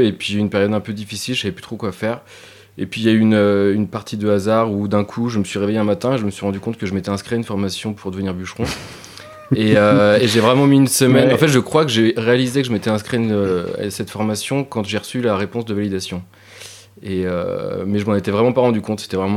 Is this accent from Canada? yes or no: no; Pays de la Loire, France; Et mais moi, je viens de l'Anjou, oui. Où la forêt, c'est plutôt des petits bois.